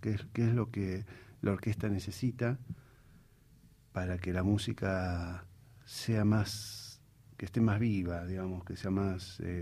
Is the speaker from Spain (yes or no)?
no; Argentina